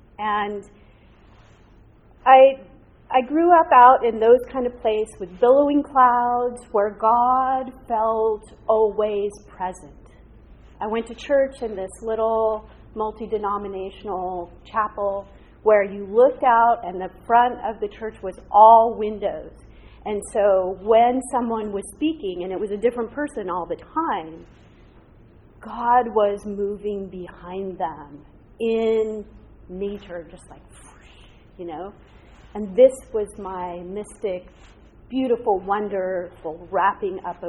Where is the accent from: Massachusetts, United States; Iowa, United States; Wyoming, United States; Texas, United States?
Wyoming, United States; Casper; A lot of you know that my father was a rodeo cowboy. I was born in Casper, Wyoming. I come by these boots honestly, right? I grew up in these wide open spaces, which you just don't see here